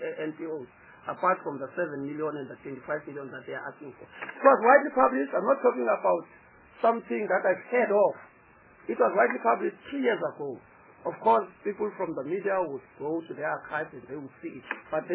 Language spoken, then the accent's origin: English; Gauteng, South Africa; Now, I'm from Gauteng, really, with due respect.